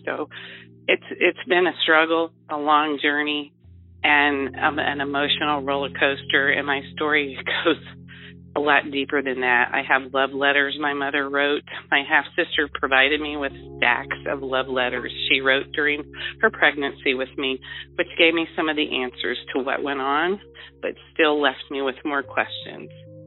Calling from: Ohio, United States

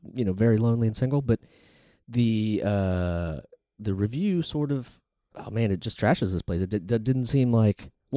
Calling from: New York City, New York, United States; We're calling from New York City.

